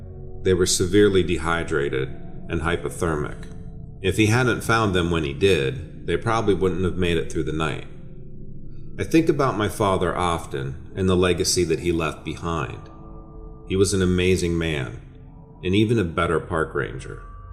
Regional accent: Graham, Washington, United States; I grew up in Graham, Washington, a small town just southeast of Tacoma.

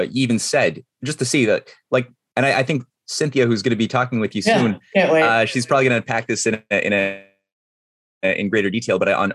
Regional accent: Canada; I know, as being a Canadian writing about this.

